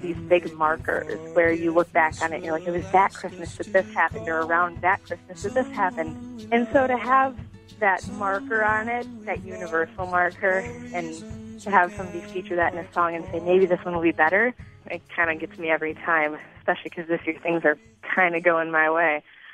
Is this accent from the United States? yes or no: yes; Libertyville, Illinois, United States; I'm originally from Libertyville, but I'm at USC currently studying to be a music supervisor